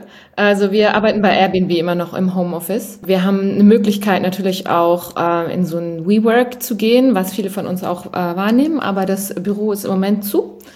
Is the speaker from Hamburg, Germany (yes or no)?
no; Bavaria, Germany; Ich komme ursprünglich aus Bayern.